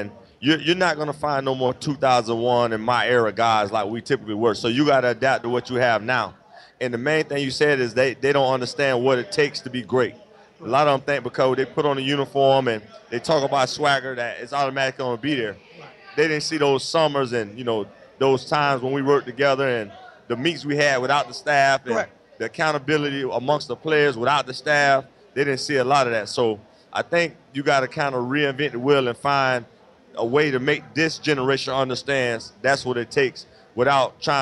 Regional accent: Boynton Beach, Florida, United States; thank you for crediting Palm Beach County because that's where I'm from. I'm from Boynton Beach.

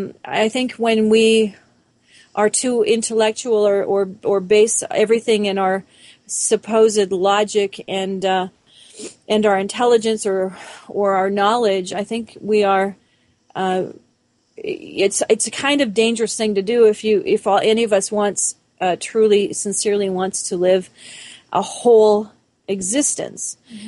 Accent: Montreal, Quebec, Canada; born there; also born or lived in Toronto; now in Vancouver, Canada; I was born in Montreal and went from Montreal to Toronto and then back and then out to Vancouver here.

